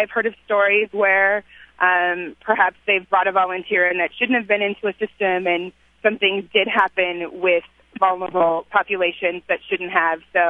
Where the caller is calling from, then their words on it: Minneapolis, Minnesota, United States; I am calling from Minneapolis, Minnesota, and I work for a volunteer center.